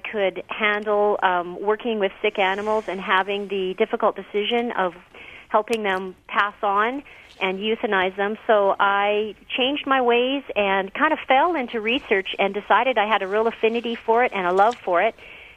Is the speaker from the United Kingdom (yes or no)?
no; Canada; Yes, I'm a Canadian